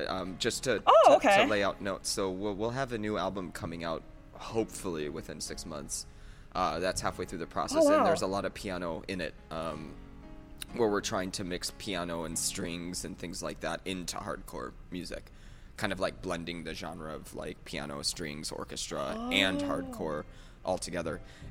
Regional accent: Midwest, United States; So we grew up playing like pop punk or alternative, you know, growing up in the Midwest and whatnot.

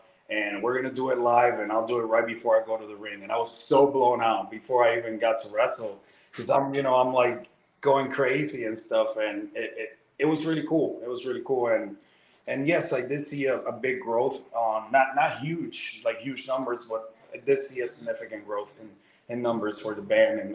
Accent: Puerto Rico; also born or lived in Chicago; now in United States; I'm a Chicago boy because I moved from Puerto Rico to Chicago and I lived there for 7 years.

